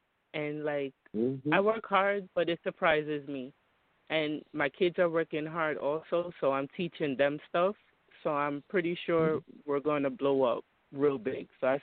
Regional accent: Queens, New York, United States; now in Roseville, United States; Hi. I'm from Queens, New York. I'm in Roseville.

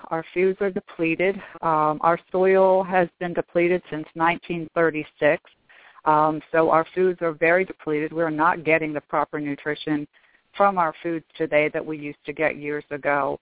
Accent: Norristown, Pennsylvania, United States; Okay, I grew up in the Norristown area. I was born and raised there.

